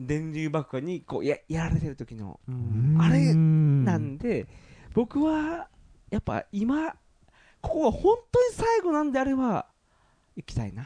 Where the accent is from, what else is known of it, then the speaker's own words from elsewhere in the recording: Tokyo, Japan; 僕東京もんなんで、